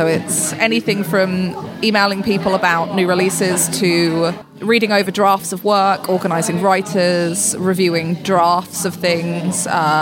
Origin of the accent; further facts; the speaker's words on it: London, United Kingdom; I'm from London, so I've lived here all of my life